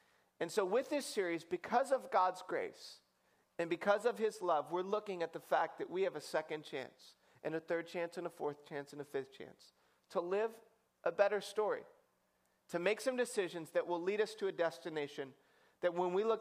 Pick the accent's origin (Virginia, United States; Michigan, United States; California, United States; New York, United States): Michigan, United States; When I was a kid, I grew up in Michigan, and we considered Ohio like our buffer state.